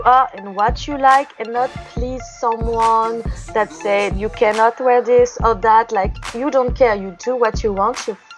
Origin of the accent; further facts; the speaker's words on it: Cannes, Provence-Alpes-Côte d'Azur, France; English is a second language; now in Paris, France; I was born in France, in Cannes. It's the south of France.